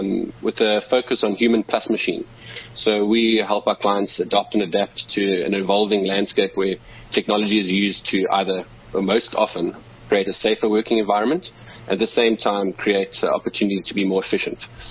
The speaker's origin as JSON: {"language": "English", "country": "South Africa", "said": "I think that's been a thing that's been close to my heart as a South African and African"}